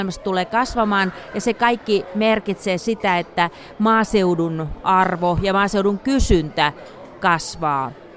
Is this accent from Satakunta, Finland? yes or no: no; South Savo, Finland; Olen vain vaihtanut kylää, että asun nyt toisella kylällä kuin mitä asuin silloin lapsuudessani, mutta täällä Etelä-Savossa.